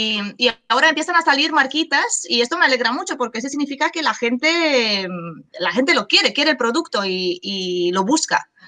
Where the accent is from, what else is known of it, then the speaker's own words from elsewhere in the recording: Romania; Spanish is a second language; now in Sitges, Spain; Yo soy de fuera, yo soy de Rumanía. Y llegué por una bonita casualidad a conocer a mi marido, que es de Barcelona, y nos hemos venido a vivir aquí hace ya 12 años.